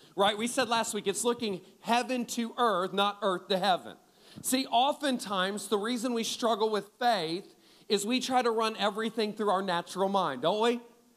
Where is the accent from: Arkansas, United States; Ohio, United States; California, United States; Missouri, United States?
Ohio, United States; I remember growing up in Ohio every year.